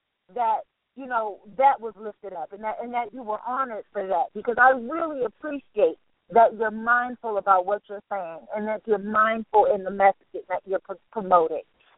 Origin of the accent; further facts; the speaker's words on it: Washington, District of Columbia, United States; I'm coming from the District of Columbia, and people have their ideas about the nation's capital